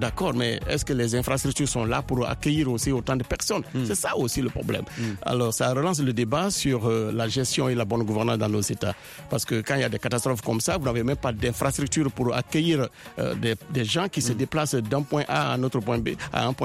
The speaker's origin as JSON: {"language": "French", "region": "Conakry", "country": "Guinea", "said": "je viens des côtes, je suis de la Guinée, et à Conakry, on a souvent des vents violents, on a souvent des pluies torrentielles."}